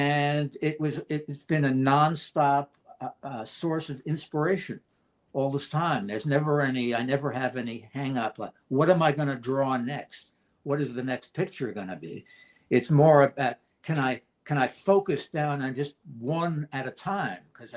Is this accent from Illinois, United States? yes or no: no; New York City, New York, United States; being born and raised in New York City, right there on the East Side, the Lower East Side, the Tompkins Square district, which is such a crossroads.